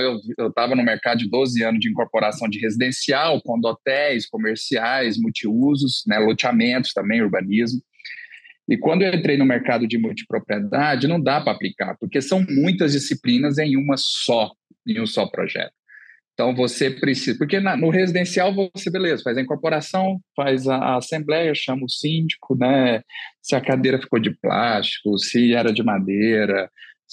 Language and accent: Portuguese; Goiânia, Goiás, Brazil; Eu sou de Goiânia também.